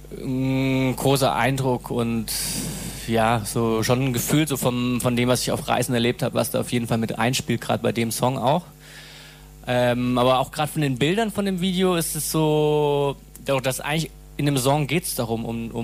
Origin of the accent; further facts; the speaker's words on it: Freiburg, Baden-Württemberg, Germany; wir kommen beide aus Freiburg